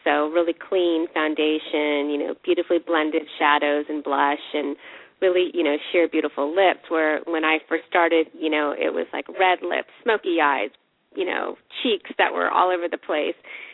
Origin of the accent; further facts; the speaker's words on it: India; my background is Indian. I'm from India.